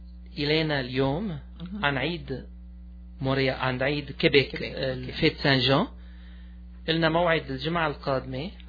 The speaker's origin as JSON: {"language": "Arabic", "town": "Aleppo", "region": "Aleppo Governorate", "country": "Syria", "lives_now": "Quebec, Canada", "said": "سألتني أهلتي أنت منين، قلت لها أنا من حلب"}